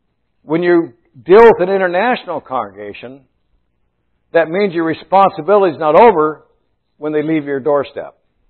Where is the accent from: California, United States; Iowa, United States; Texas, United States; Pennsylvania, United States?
Iowa, United States; I know that I came from Iowa, and I know this is Indiana